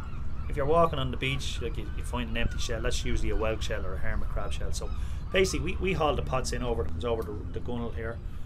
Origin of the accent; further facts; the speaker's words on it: Loughshinny, Leinster, Ireland; moved away; As I said, we're originally from Loch Shinny. We moved up here 9 years ago.